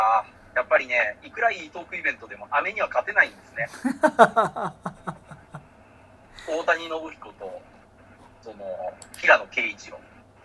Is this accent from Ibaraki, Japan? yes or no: yes; Ibaraki, Japan; まあ僕茨城県民ですから、割とね、あの案内とか来てて